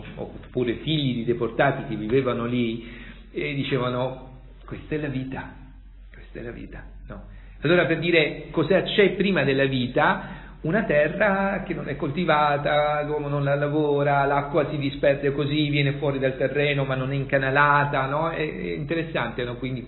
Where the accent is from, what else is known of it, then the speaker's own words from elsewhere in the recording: Grottaglie, Apulia, Italy; Io sono di Grottaglie, per cui no, ho in mente gente, li vedo ancora oggi, dei ceramisti che lavorano, no, con la terra.